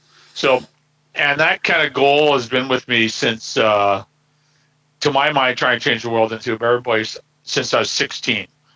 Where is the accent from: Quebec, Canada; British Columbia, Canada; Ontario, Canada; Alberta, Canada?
British Columbia, Canada; Burnaby; Now in my hometown, which is 250,000 people, Burnaby, there's 103 languages spoken.